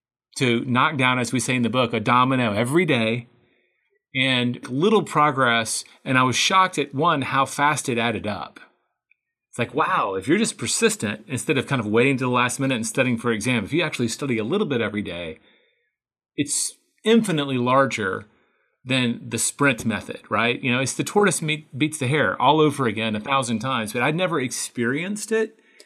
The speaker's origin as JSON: {"language": "English", "region": "the South", "country": "United States", "tie": "born or raised there", "said": "And I grew up in the South and I thought I should someday be able to, you know, solve the world's problems"}